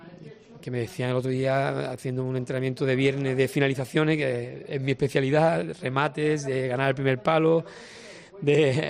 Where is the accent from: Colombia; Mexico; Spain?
Spain; Málaga, Andalusia; born there; soy malagueño de nacimiento y cañadilla de adopción.